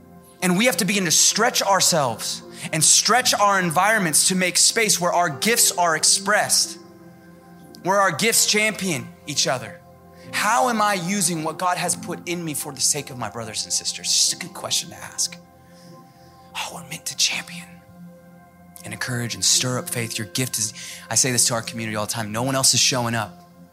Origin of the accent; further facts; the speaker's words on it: Seattle, Washington, United States; now in Southern United States; Growing up in Seattle, churches don't survive unless they partner. And coming out here